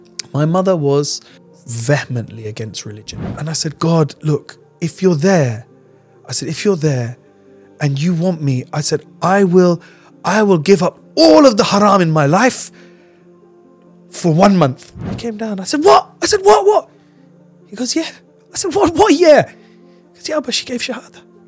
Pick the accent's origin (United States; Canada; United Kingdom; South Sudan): United Kingdom; You know, we're British and we're Asian and we're Muslim and we're, in some case, millennials.